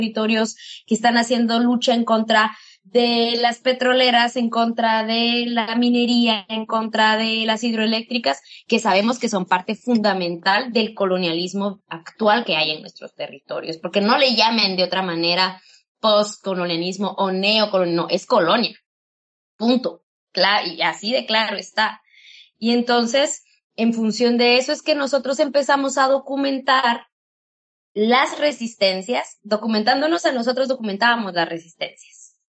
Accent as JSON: {"language": "Spanish", "country": "Guatemala", "said": "el gobierno de Guatemala, el ejército de Guatemala masacró a mi comunidad y a mi pueblo"}